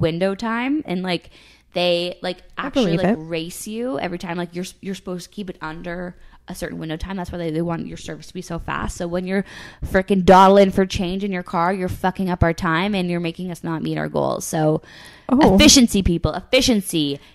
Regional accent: Stouffville, Ontario, Canada; Stouffville, Ontario. Yeah, born and raised. So I grew up basically like 45 minutes from the city.

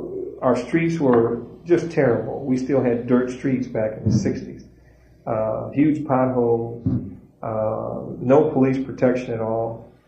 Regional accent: South Bend, Indiana, United States; I was born in South Bend, 1950, raised in an area that's called LaSalle Park, out at Beck's Lake.

